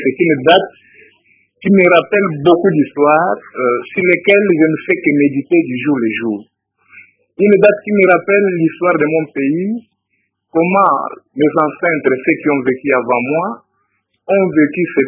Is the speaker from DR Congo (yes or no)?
yes; DR Congo; bien sûr, mais … parce que je suis congolais.